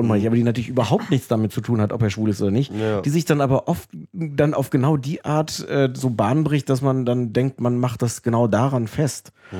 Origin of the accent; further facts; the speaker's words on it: Osnabrück, Lower Saxony, Germany; Nee, Osnabrück.